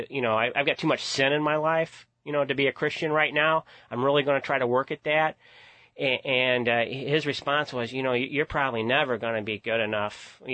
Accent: Charleston, United States; Grew up in Church of God, born and raised in Charleston, and I was scared of the devil from my earliest memories.

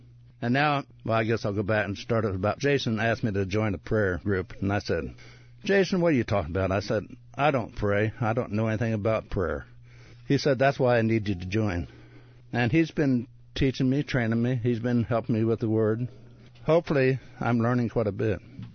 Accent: Mahomet, Illinois, United States; now in Savoy, United States; I grew up in the Muhammad area here, and I was born and raised around Muhammad. And this has been a lifetime love of my life, Muhammad. I love this area. I live in Savoy right now, but it's not too far away.

